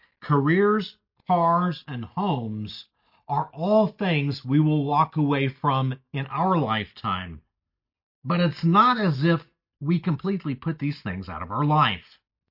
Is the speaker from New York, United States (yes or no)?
no; El Paso, Texas, United States; having lived in the Chihuahua Desert where my hometown of El Paso is located, water is crucial to life